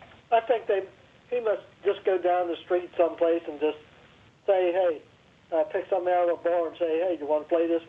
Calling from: Wheeling, West Virginia, United States; Wheeling, West Virginia.

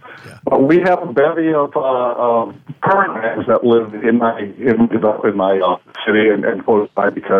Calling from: Westlake Village, California, United States; Westlake Village, California, just a few miles north of where you guys are probably.

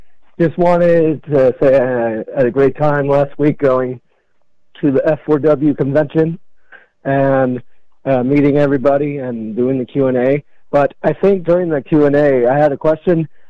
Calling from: Simi Valley, California, United States; from Simi Valley, California.

